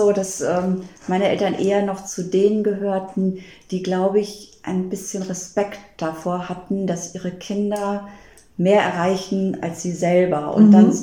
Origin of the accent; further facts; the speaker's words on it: Oldenburg, Lower Saxony, Germany; Und Oldenburg ist echt meine Heimatstadt.